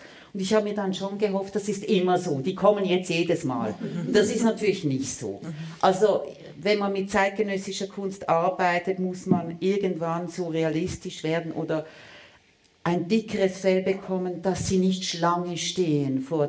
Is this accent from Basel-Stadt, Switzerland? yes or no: yes; Basel, Basel-Stadt, Switzerland; ich bin Baslerin